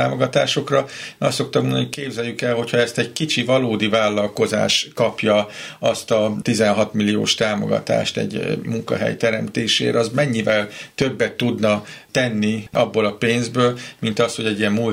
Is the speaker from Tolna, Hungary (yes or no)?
yes; Szekszárd, Tolna, Hungary; akkor szekszárdi vagyok